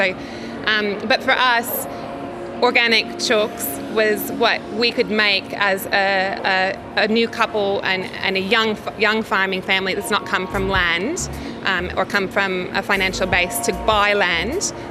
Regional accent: California, United States; I was raised in Northern California.

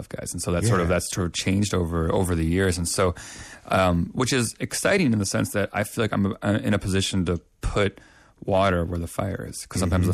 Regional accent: Chicago, Illinois, United States; also born or lived in Indianapolis, United States; I was born in Indianapolis, but I did not spend much time there. I grew up in Chicago.

